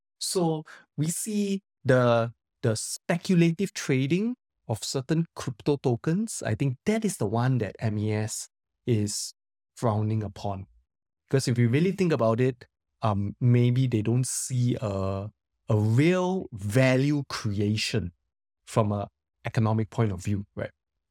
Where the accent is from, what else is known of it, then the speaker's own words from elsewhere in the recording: Singapore; Well, I might be biased, right? Because I'm Singaporean.